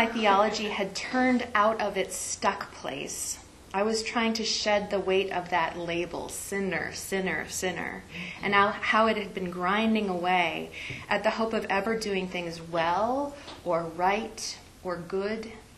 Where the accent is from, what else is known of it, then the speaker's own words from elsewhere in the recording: Rochester, Minnesota, United States; When I was growing up in Rochester, Minnesota, my family attended a Lutheran church every Sunday for about 20 years.